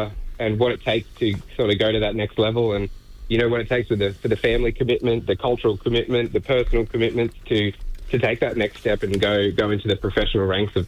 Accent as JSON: {"language": "English", "region": "Queensland", "country": "Australia", "said": "My mob is the Woodisy Bob up in far north Queensland. It's Shelburne Bay area."}